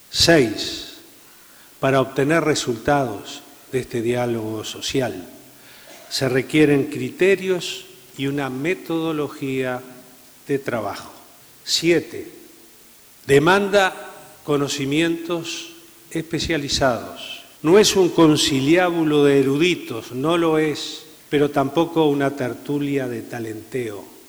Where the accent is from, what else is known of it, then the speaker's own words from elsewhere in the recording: Uruguay; es una herramienta de trabajo que nos damos como uruguayos